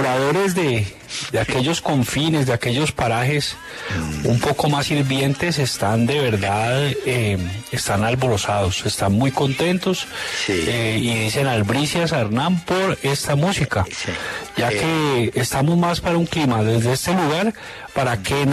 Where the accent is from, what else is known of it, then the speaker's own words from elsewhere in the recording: Zarzal, Valle del Cauca, Colombia; De mi tierra, ¿no? Zarzal, por ejemplo.